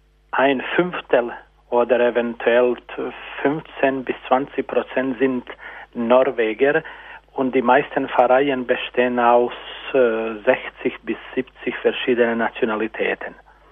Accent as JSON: {"language": "German", "country": "Croatia", "second_language": "German", "said": "Und ich bin Kroate."}